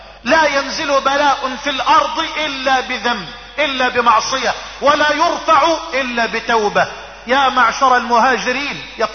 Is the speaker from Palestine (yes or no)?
no; Egypt; اللهم اجعل بلدنا مصر واحة للامن والامان